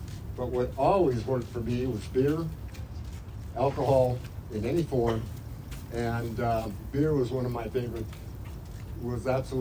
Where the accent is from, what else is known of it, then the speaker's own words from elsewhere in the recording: Chino, California, United States; Oh, let's see, 70 years ago, if the wind was right, you probably smelled my hometown, Chino. I grew up in Chino.